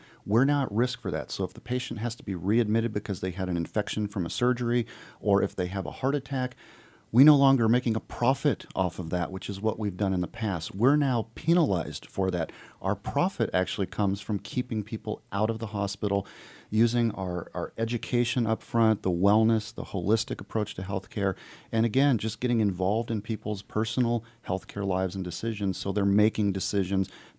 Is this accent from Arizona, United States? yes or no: yes; Phoenix, Arizona, United States; I'm from Phoenix, Arizona. Very similar to Sitka, of course.